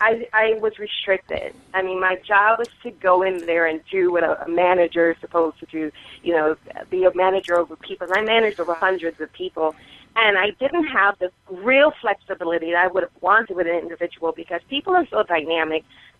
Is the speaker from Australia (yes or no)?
no; New York City, New York, United States; I'm actually from New York City.